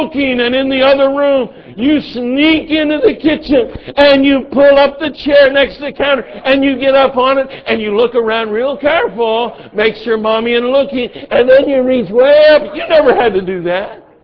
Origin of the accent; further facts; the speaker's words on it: Colorado, United States; Even though virtually every boy I grew up with in Southern Colorado had guns or access to guns and ammunition